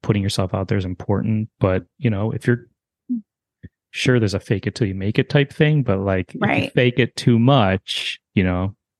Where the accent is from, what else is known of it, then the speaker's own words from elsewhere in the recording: Deerfield, Illinois, United States; hey, Gary … Like, I'm from Deerfield.